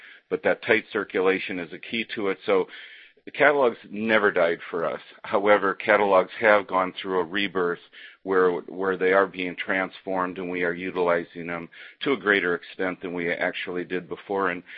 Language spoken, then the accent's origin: English; Chicago, Illinois, United States; since I'm from the Chicago market, definitely enjoy having Scottie Pippen on an ad.